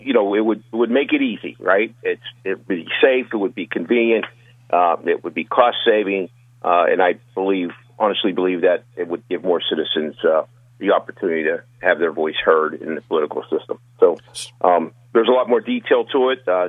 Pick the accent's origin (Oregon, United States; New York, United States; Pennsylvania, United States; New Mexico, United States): Pennsylvania, United States; I'm from Allegheny County, as you mentioned, from our county election folks.